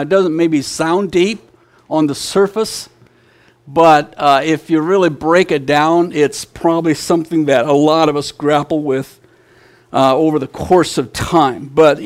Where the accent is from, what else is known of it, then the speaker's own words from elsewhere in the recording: United States; first language Pennsylvania Dutch; I do have the advantage of having had Pennsylvania Dutch as my mother tongue. And so even though it's quite different from German, it does give me maybe just a little slight edge to it.